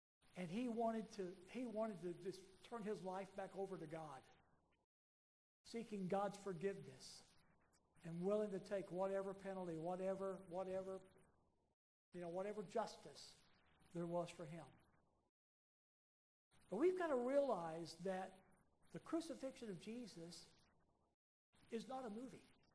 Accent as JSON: {"language": "English", "region": "Oklahoma", "country": "United States", "tie": "born or raised there", "said": "the fellowship I grew up in Oklahoma."}